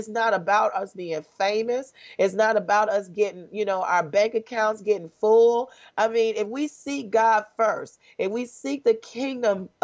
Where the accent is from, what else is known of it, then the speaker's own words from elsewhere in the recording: Richmond, Virginia, United States; You guys are doing way better than us in the D-Town, my hometown, Richmond, Virginia.